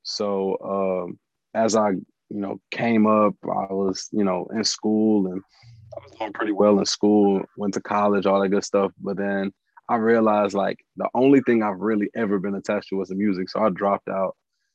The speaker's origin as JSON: {"language": "English", "town": "Acres Homes", "region": "Texas", "country": "United States", "said": "especially because I'm coming from Acres Homes, but I wasn't like in the streets like a lot of the people around me were."}